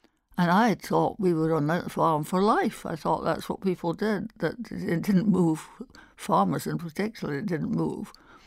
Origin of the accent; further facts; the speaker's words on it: Perth, Scotland, United Kingdom; born there; I was born on a farm to a farmer's, and my mother was a townie, but they set up on a farm, and I was born there near Perth.